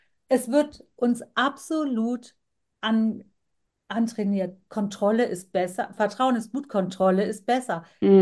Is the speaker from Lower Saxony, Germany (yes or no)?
no; Bonn, North Rhine-Westphalia, Germany; meine Wurzeln, sage ich jetzt mal, weil mein Vater, der kam ja aus Indien, meine Mutter ist Deutsche und ich bin auch hier in Deutschland geboren, in Bonn aufgewachsen, geboren, lebe noch hier.